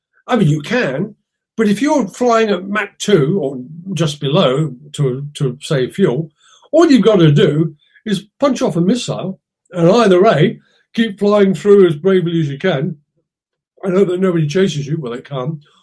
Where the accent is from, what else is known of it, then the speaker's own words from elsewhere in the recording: United Kingdom; We're British. We want Concorde without the E.